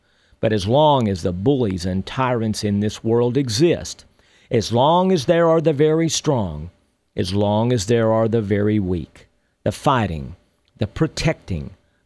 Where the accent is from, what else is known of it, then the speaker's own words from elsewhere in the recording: Texas, United States; When I was a young boy growing up in Texas, my best friend in the world was Kerry Wages.